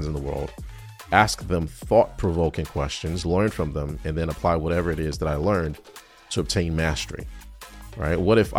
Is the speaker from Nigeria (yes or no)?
yes; Nigeria; I am Nigerian.